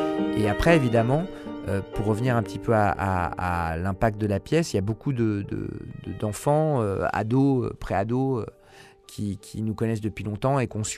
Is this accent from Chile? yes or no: yes; Chile; Et qui savent que, bon, ben oui, ben, on vient du Chili